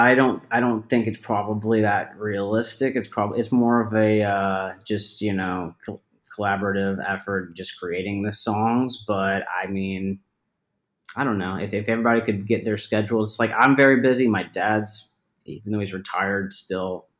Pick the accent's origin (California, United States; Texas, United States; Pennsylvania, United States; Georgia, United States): Georgia, United States; Atlanta; now in Tampa, United States; I live in Florida now. I lived in LA from 2016 to 2020. But I'm originally from Atlanta and I lived in Florida for a couple of years before moving out to LA.